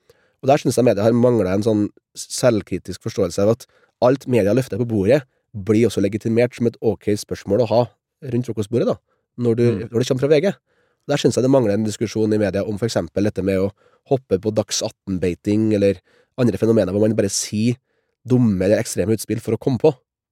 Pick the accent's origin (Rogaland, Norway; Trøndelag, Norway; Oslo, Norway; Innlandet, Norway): Trøndelag, Norway; Levanger; Vi har øy utenfor Levanger der jeg kommer fra, Ytterøya